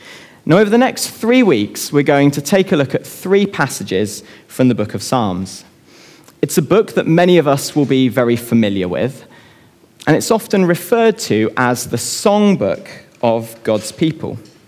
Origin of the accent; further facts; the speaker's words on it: Bristol, South West England, United Kingdom; I grew up in Bristol, and I remember feeling really excited about the prospect of going to university